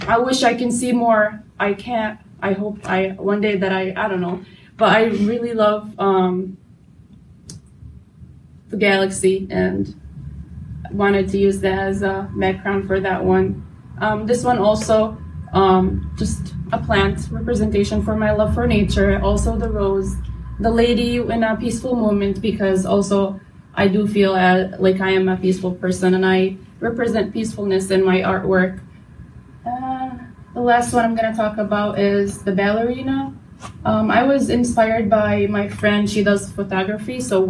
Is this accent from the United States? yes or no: no; Jordan; moved away; So I came from Jordan 7 years ago, but I've been always doing art all my life because also my mom is an artist.